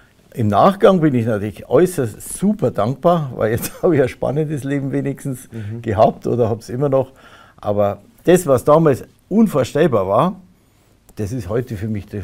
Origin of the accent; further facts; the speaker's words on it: Swabia, Germany; moved away; wir sind aus dem Schwäbischen ausgesiedelt, haben einen riesen Einödhaufen gekauft